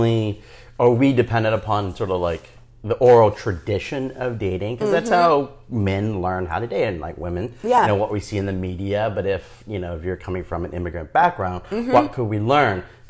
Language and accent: English; Texas, United States; Well, being born and raised in Texas, I definitely encountered a lot of racism.